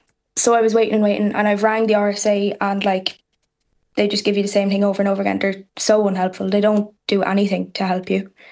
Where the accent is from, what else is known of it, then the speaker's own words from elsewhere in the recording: County Clare, Ireland; now in Laois, Ireland; And so I'm from Clare, but I'm living in Laois.